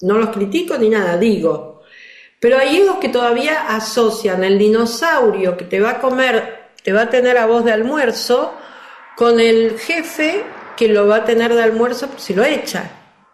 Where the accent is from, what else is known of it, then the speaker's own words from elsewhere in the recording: Argentina; estás hablando como una argentina típica